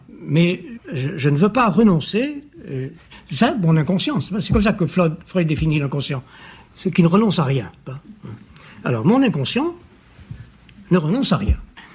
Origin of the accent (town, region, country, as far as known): France; first language French